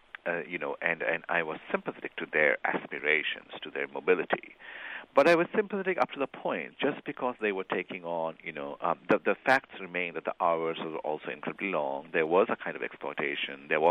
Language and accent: English; India; English is a second language; So personal transformation is a big part of, you know, my journey. Not only did I grow up in India, I grew